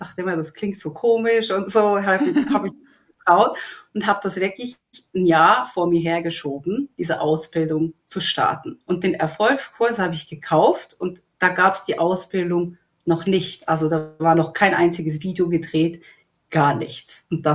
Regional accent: Switzerland; ich komme aus der Schweiz

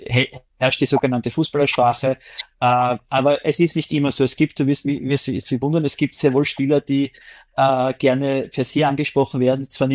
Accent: Vienna, Austria; Der einzige Unterschied ist für mich als Wiener natürlich die Anreise nach Altach, dass ich am Vortag anreise

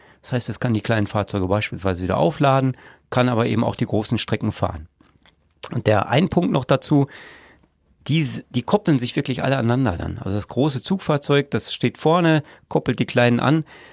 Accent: Salzkotten, North Rhine-Westphalia, Germany; Ich habe ja schon gesagt, bin aus Salzkotten. Wir haben relativ kleine Dörfer um Salzkotten herum, 3-4 Kilometer entfernt.

